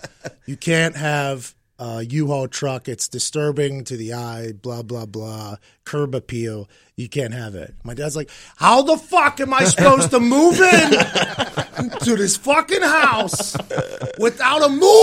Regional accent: Pittsburgh, Pennsylvania, United States; My dad, we grew up in Pittsburgh, no homeowners association.

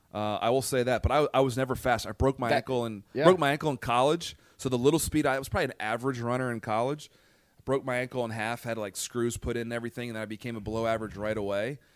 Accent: Baltimore, Maryland, United States; I grew up in Baltimore and liked Eddie Murray.

